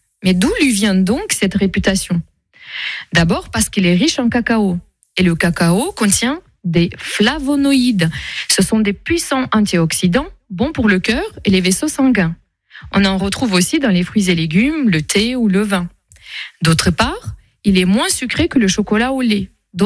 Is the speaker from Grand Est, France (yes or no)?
yes; Nancy, Grand Est, France; je suis de Nancy